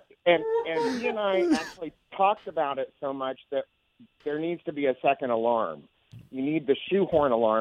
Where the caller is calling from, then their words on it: Richmond, Virginia, United States; I'm calling from Richmond.